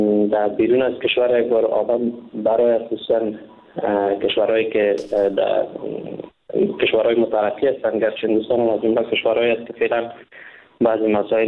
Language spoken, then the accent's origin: Persian; Afghanistan; now in India